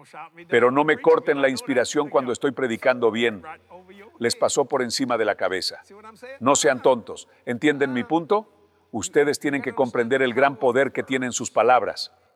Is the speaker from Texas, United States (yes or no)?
no; New Orleans, Louisiana, United States; also born or lived in Houma; La única razón por la que viví en Houma, porque soy un chico de Nueva Orleans, me crié aquí en la orilla oeste de Nueva Orleans.